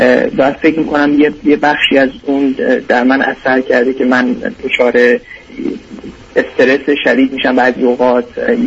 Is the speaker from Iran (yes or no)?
yes; Iran; moved away as an adult; now in Chicago, United States; من 2 سال خورده‌ای هست که اومدم از ایران برای تحصیل اومدم و تو ایران هم تو بهترین دانشگاه ایران درس خوندم،